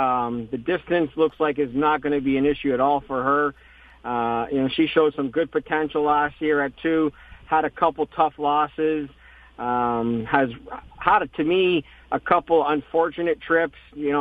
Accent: Canada; As a kid growing up, being Canadian, race here at Woodbine, this being my home

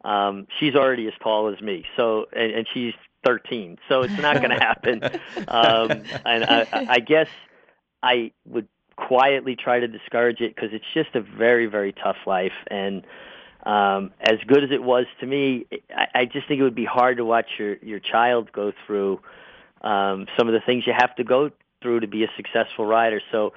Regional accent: New York, United States; And then growing up in New York, I was always a New York Yankee fan

